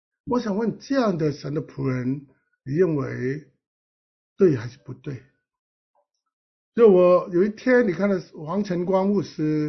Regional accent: China; 今天我们身为一个中国人，面对日本人，我们都有这样的傲气

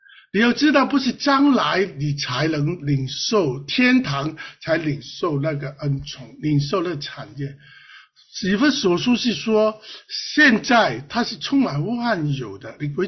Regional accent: Chaozhou, Guangdong, China; 我潮州人叫阿爸啊

